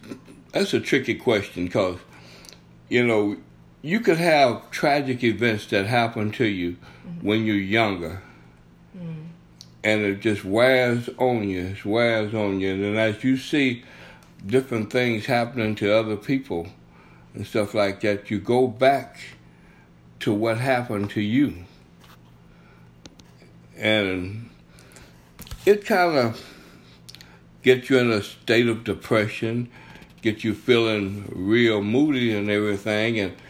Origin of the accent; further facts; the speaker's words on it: Galveston, Texas, United States; being that I grew up in Galveston, and Galveston is constantly hit by hurricanes when I was young and everything